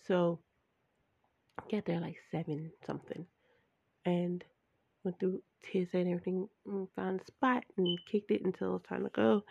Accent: Gary, Indiana, United States; I grew up in Gary, well, Kayman Township, which is unincorporated part of Gary, Indiana.

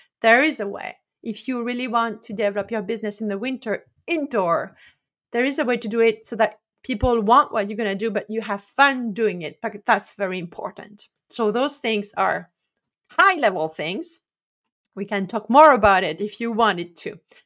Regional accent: France; moved away as an adult; now in Canada; I lost my hands on the first winter in Canada. I'm from France originally.

